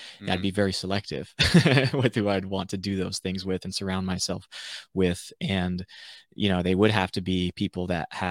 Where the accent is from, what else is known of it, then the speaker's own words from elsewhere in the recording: the South, United States; you know, growing up in the South, there wasn't that many things to do.